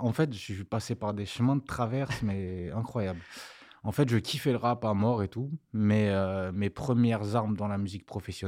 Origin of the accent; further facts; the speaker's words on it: Le Plessis-Trévise, Île-de-France, France; J'ai grandi au Plessis-Trévise, moi.